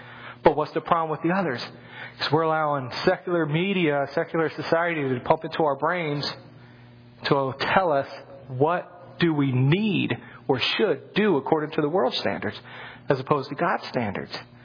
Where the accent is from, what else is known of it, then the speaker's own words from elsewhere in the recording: Washington, D.C. area, United States; I grew up listening to rap music. I grew up outside Washington, D.C. Rap and go-go music was all I know, or all I knew.